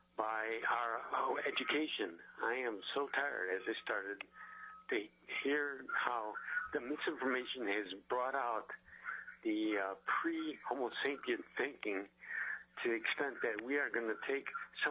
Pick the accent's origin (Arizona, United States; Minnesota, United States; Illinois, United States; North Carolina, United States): Illinois, United States; I grew up in Henry Hyde's district in Illinois.